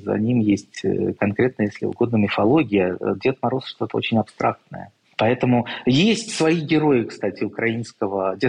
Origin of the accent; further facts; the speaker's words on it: Russia; Я вырос в России, отмечал 25 числа, а 7-го тоже было приятно, потому что служба по телевизору.